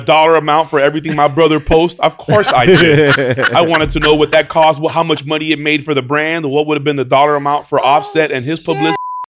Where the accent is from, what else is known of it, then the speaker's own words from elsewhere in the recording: Chicago, Illinois, United States; I was on one of your lives and I mentioned I'm from Chicago and you said to send Garrett's popcorn.